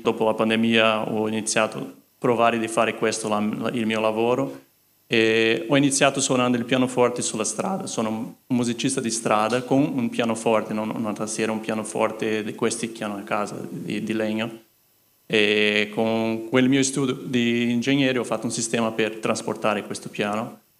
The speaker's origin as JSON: {"language": "Italian", "country": "Brazil", "second_language": "Italian", "said": "Io sono, come si sente, non sono italiano, sono brasiliano."}